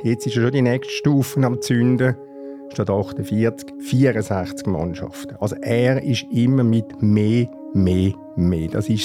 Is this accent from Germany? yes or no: no; Switzerland; So zumindest bin ich Demokratie verstanden als Schweizer.